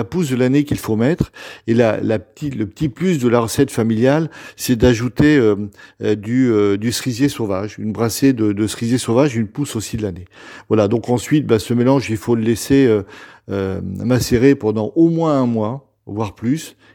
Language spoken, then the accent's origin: French; Centre-Val de Loire, France; La mienne, elle vient de Touraine. Voilà, je suis originaire de Touraine